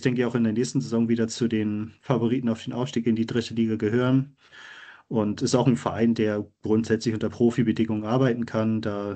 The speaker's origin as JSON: {"language": "German", "region": "Schleswig-Holstein", "country": "Germany", "tie": "born or raised there", "said": "quasi einmal durch mein Heimatland Schleswig-Holstein durch nach Dänemark"}